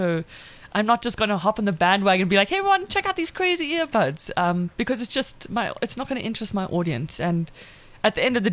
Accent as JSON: {"language": "English", "country": "South Africa", "accent": "South African", "said": "Yeah, and I've heard, apparently, that the South African accent is like the number one most liked accent in the world, and I just think that's"}